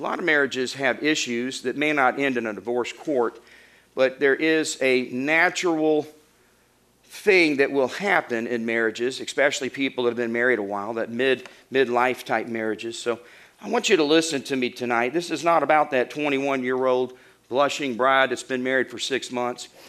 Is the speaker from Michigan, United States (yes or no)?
no; Arkansas, United States; accent: Arkansas; My Arkansas accent just doesn't seem to have the impact that your British accent has.